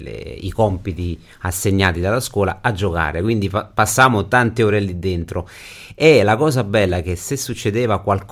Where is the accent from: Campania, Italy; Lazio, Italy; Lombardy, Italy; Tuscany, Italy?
Campania, Italy; Naples; Poi essendo napoletano c'era molto dialetto napoletano.